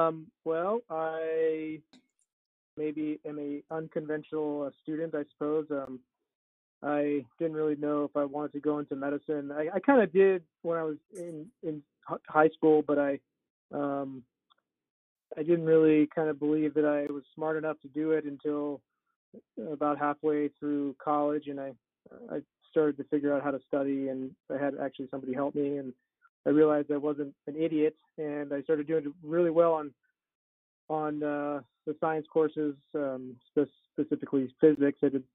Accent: Wyoming, United States; So then I actually went to Wyoming, to my hometown, to practice for a couple of years, and it was like really boring and terrible

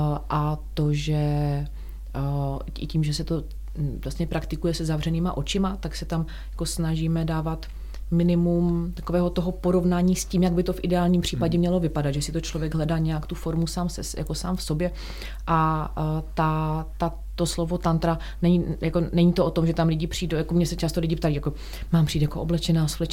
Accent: Ostrava, Moravian-Silesian Region, Czechia; já jsem původně z Ostravy a teda vlastně jsem byla v Ostravě i po tom úraze

